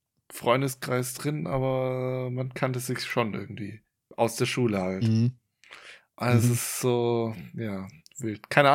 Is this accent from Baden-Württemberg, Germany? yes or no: yes; Kleinsachsenheim, Baden-Württemberg, Germany; ich bin ja auf dem Dorf aufgewachsen, so im Grunde. Also ich weiß nicht, wie viele Einwohner hatte das damals. Also es gibt ja Klein- und Großsachsenheim, da komme ich her. So, ja. Und ich komme aus Kleinsachsenheim und ich glaube, es sind noch so 2000 Einwohner.